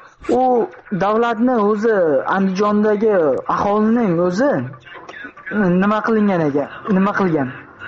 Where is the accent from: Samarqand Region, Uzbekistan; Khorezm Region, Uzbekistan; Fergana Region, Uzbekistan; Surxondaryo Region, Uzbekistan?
Surxondaryo Region, Uzbekistan; andijonlik emasman. Men Surxondaryodanman.